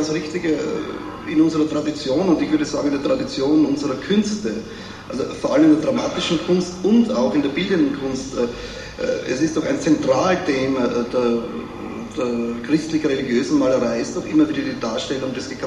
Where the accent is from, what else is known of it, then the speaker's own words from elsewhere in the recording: Vienna, Austria; als Wiener würde ich sagen, zu reißerisch eingebracht